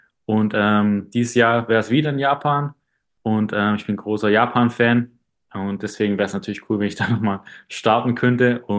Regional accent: Baden-Württemberg, Germany; Ich bin jetzt noch 33 Jahre alt. Nächste Woche wäre ich 34 Jahre alt. Und ich komme aus dem Schwarzwald.

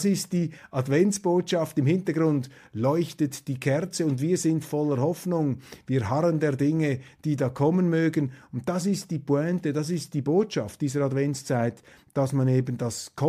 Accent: Switzerland; Nein, wir stehen dazu, wir sind Schweizer.

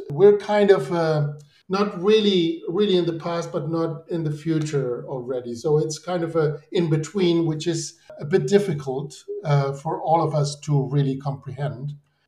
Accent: Spain; English is a second language; moved away as an adult; now in Germany; I came from Spain. I was living and studying there. So in a way, it was weird because I was German, or I am German by nationality

